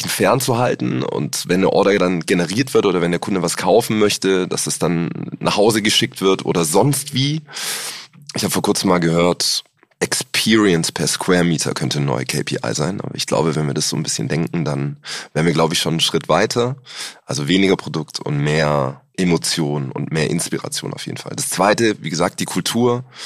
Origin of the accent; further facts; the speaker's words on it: Stuttgart, Baden-Württemberg, Germany; ich komme aus Stuttgart